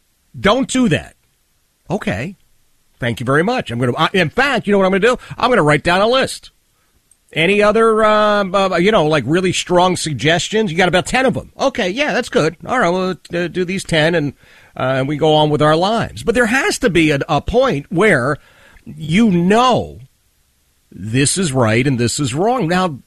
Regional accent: Philadelphia, Pennsylvania, United States; as I was a kid growing up in the Oxford Circle section of Philadelphia, blue collar, working class.

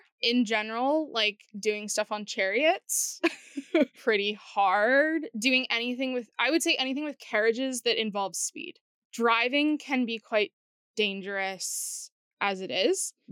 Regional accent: Nashville, Tennessee, United States; And so I'm from Nashville, Tennessee

